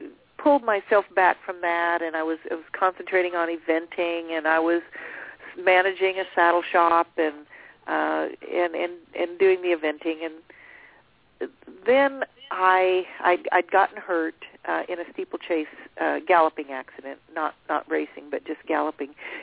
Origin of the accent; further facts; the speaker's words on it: Nashville, Tennessee, United States; They didn't know whether I was really Western or not because I was from Nashville, Tennessee.